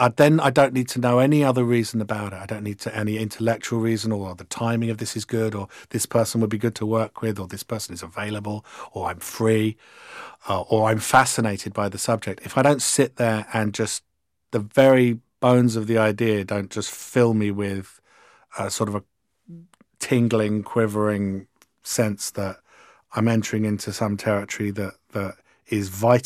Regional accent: England, United Kingdom; But let's face it, I'm English.

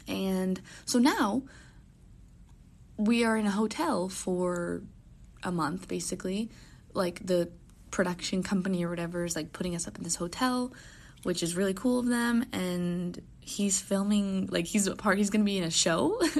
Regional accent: Florida, United States; you know that I'm from Florida, and Florida is obviously very hot.

